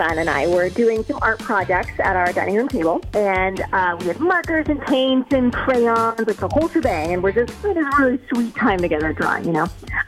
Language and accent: English; Fitchburg, United States; I'm from Fitchburg.